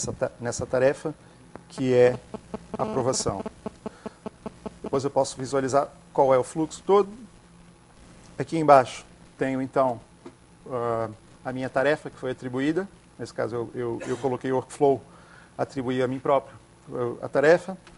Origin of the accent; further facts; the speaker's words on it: Braga, Portugal; Bem, eu falo isso, mas eu sou de Braga. Nota-se, não é?